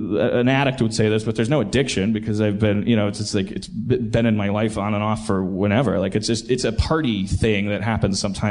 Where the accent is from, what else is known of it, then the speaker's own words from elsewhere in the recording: Milwaukee, Wisconsin, United States; accent: Milwaukee; did you hear my little Milwaukee accent? Most of the time, Pittsburgh's bringing it out of me.